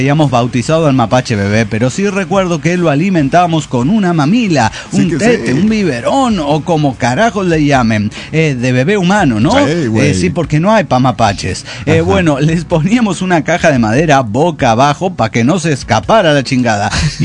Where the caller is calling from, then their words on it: Guadalajara, Jalisco, Mexico; Hola, ¿cómo están? Soy el desmejorado de Guadalajara.